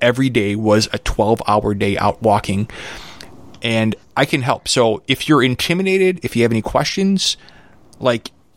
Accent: United States; Lastly, as an American, we automatically gravitate to certain news channels or news outlets.

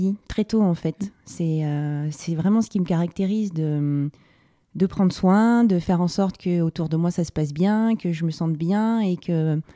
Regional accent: Hyères, Provence-Alpes-Côte d'Azur, France; also born or lived in Paris; Alors, je suis née à Paris, dans une famille où il y avait déjà une grande sœur. Et puis, assez rapidement, on est parti vivre dans le sud, dans le Var, à Hyères.

